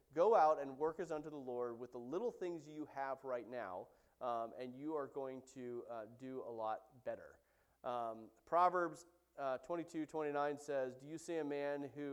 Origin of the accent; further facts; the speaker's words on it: California, United States; I know how to do this stuff. I'm from California.